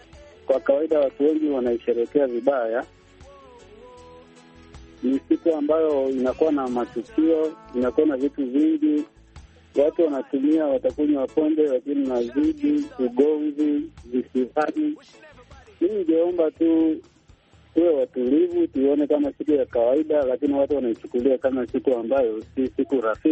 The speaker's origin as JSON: {"language": "Swahili", "region": "Manyara", "country": "Tanzania", "said": "mimi kwa shule kule natokea Haido Manyara, au"}